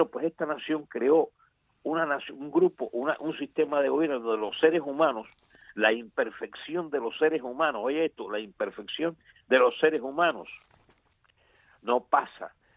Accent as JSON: {"language": "Spanish", "country": "Cuba", "moved": "as an adult", "lives_now": "United States", "said": "yo soy cubano, salí de Cuba a los 28 años."}